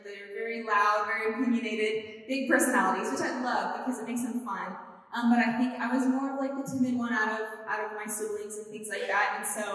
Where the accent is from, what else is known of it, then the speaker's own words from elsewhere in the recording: Yamhill, Oregon, United States; I'm actually from Oregon, that was me showing over there. I'm actually, 20 minutes from Newburgh. I'm from a super small town called Yamhill.